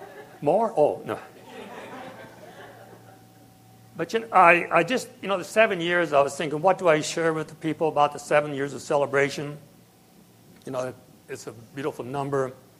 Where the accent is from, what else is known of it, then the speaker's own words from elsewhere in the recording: Midwest, United States; You know, we're from the Midwest, so we didn't know all the suburbs and stuff like that.